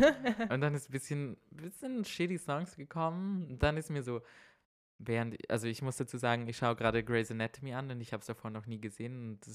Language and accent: German; Vorarlberg, Austria; Also bei uns in Vorarlberg, wenn ihr wandern geht